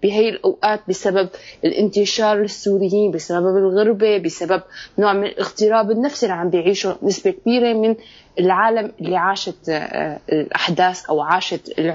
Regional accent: Syria; او الاحداث اللي صارت عندنا بسوريا

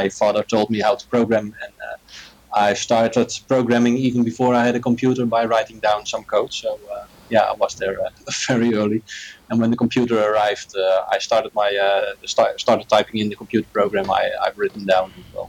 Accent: Netherlands; I'm from the Netherlands, and … I'm 37 years old at the moment

